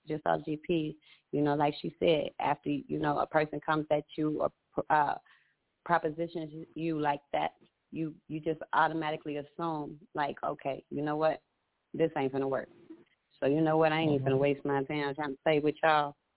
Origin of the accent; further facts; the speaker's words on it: Minneapolis, Minnesota, United States; since I'm originally from Minnesota, you know, born in South Minneapolis, I've been here for a long time